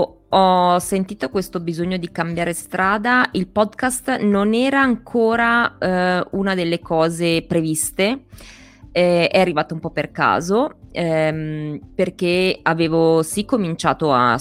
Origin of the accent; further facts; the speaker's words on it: Milan, Lombardy, Italy; born there; E poi sono milanese di nascita, non di origine, perché in realtà quelle sono sparse in tutta Italia